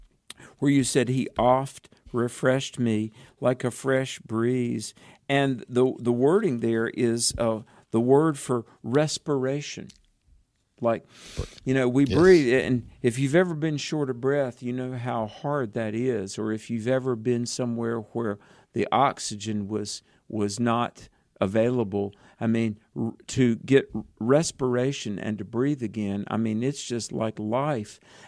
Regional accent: the South, United States; growing up in the South, I learned a lot of things.

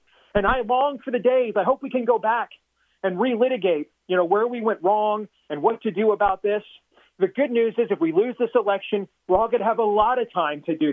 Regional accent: Iowa, United States; 4 million, Jenna, that's more people that live in my home state of Iowa, okay?

